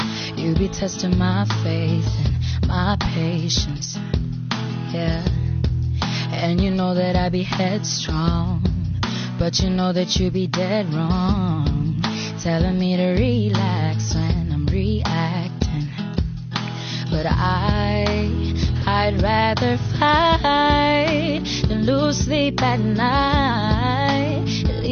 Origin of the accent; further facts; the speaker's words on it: Durban, KwaZulu-Natal, South Africa; born there; now in Johannesburg, South Africa; I was born in Durban.